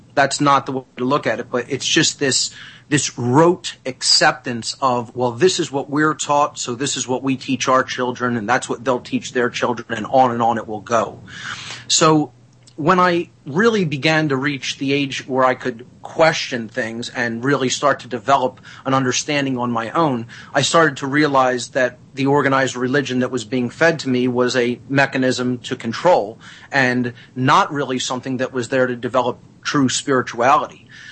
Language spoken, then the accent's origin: English; Philadelphia, Pennsylvania, United States; Well, I grew up in South Philadelphia, and I was born into a pretty traditional, typical Italian-American background.